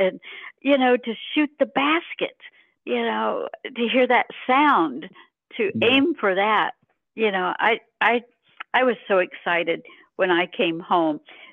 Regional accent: Illinois, United States; Illinois, I came from Illinois, and I knew they talked about go ball there.

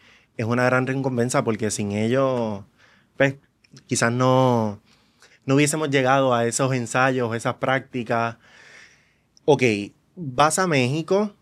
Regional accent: San Lorenzo, Puerto Rico; yo soy de San Lorenzo, y entonces tampoco queda cerca del área metropolitana.

